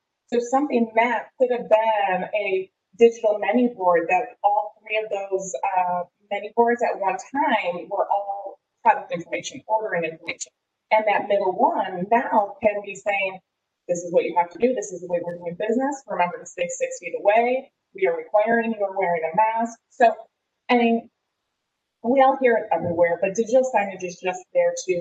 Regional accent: Michigan, United States; I'm from Michigan, and everything is different.

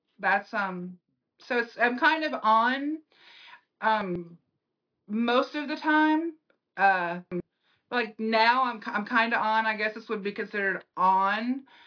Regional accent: the South, United States; accent: Southern; We're from the South, obviously, with this accent. So, we're just a big old Southern family with just big Southern personalities.

